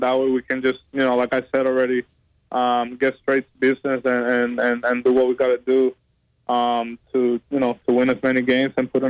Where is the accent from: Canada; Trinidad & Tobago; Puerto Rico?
Puerto Rico; now in United States; when I came here to the States, you know, I'm from Puerto Rico